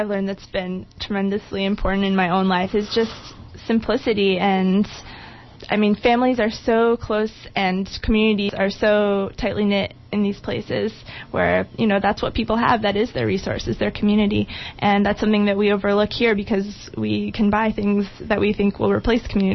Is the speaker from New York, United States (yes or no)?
no; Chicago, Illinois, United States; I grew up in Chicago, and I never, you know, went camping or anything when I was a kid